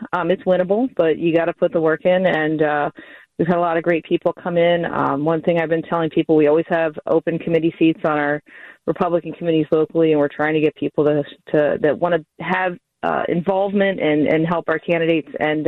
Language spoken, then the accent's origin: English; Pennsylvania, United States; now in Philadelphia suburbs, United States; I'm actually originally from Lancaster County. I'm actually from Brian Cutler's district. That's where I grew up. And, you know, moving out here is very different.